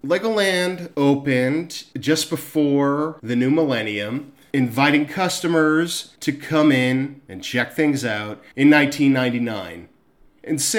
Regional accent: California, United States; As a kid growing up in Orange County, every time someone told me about Six Flags, I thought, wow, that sounds incredibly far away.

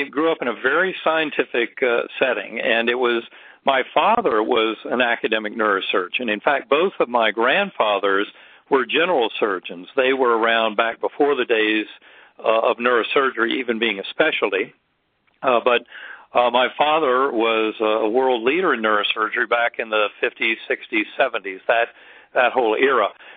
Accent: Winston-Salem, North Carolina, United States; I grew up in Winston-Salem, and I love North Carolina. I still have family there.

